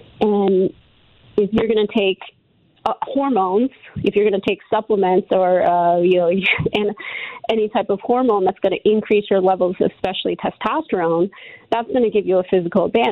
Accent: Pennsylvania, United States; I'm from Delaware County, but I'm in Chester County now, so I'm the chair for Chester County Moms for Liberty.

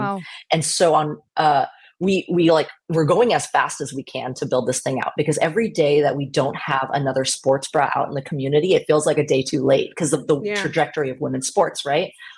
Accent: Portland, Oregon, United States; So I was born and raised in Portland.

